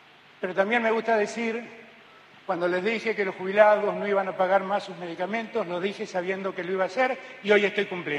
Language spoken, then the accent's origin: Spanish; Argentina; Somos todos los argentinos los que ayudamos a hacer eso.